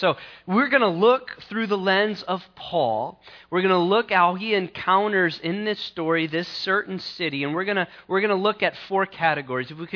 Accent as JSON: {"language": "English", "region": "California", "country": "United States", "tie": "born or raised there", "said": "especially when I grew up in California."}